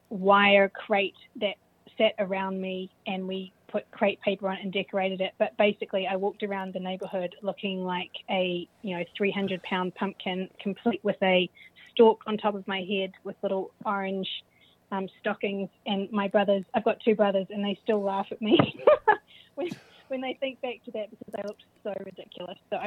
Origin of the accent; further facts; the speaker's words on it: New Zealand; accent: New Zealand; So I grew up in New Zealand, which is where my accent is from, in case anyone's wondering.